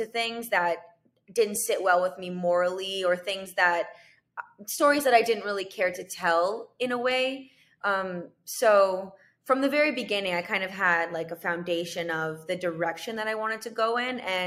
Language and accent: English; Canada; I'm from Canada.